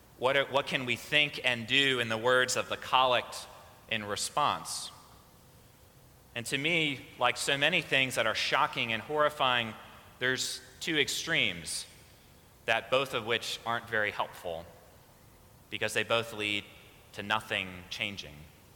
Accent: Washington, District of Columbia, United States; So Charlottesville, Virginia is only about 100 miles from where I grew up in Washington, D.C.

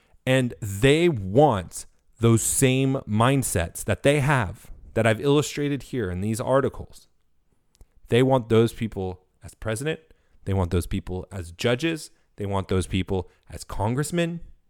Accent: California, United States; coming from my hometown of California, my home state.

